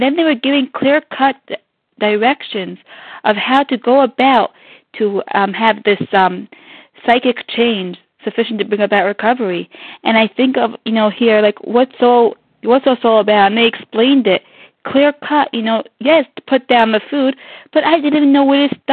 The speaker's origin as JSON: {"language": "English", "country": "Israel", "said": "from Israel, and I am a recovered compulsive overeater."}